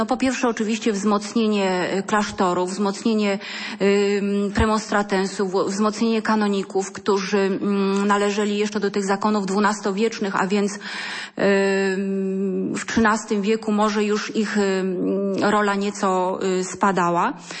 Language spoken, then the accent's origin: Polish; Lower Silesian Voivodeship, Poland; I to tutaj jako Dolnoślązacy, jako Ślązacy w ogóle możemy być z tego dumni.